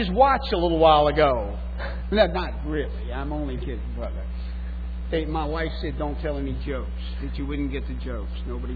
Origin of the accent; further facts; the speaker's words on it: the South, United States; I'm from the South. You have to give me. We talk slow and not always so clear.